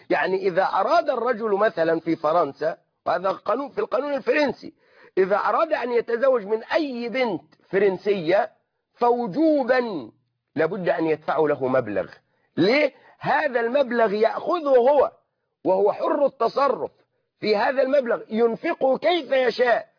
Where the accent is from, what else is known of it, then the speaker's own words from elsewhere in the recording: Egypt; وهذا عرف موجود عندنا كمصريين